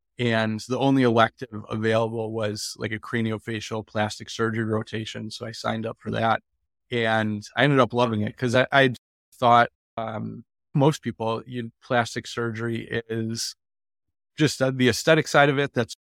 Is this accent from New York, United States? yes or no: yes; Buffalo, New York, United States; Getting into medicine, I grew up in Buffalo, New York.